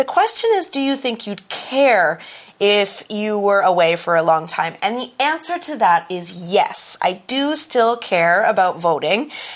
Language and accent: English; Taiwan; I do still care about the politics in my home country.